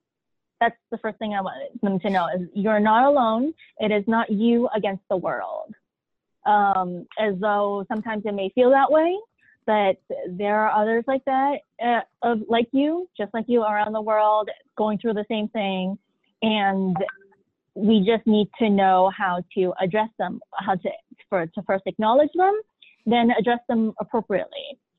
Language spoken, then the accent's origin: English; United States; accent: American; I'm American. Yeah. That's it. You can hear the accent, the American accent in my voice. I am American.